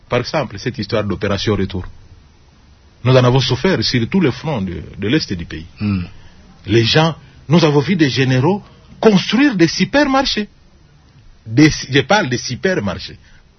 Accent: DR Congo

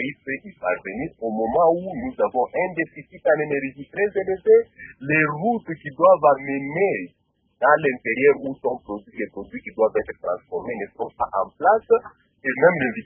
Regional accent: Katanga, DR Congo; c'est elle qui exporte sa farine verte ici chez nous au Katanga

